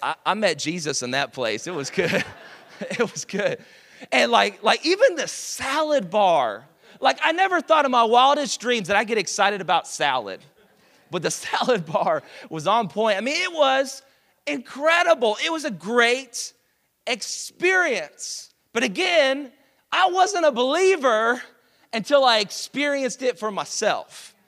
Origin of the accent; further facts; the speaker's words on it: Dallas, Texas, United States; now in Houston, United States; I'm from Dallas. My wife's from Nevada, and so we didn't know anything about Houston.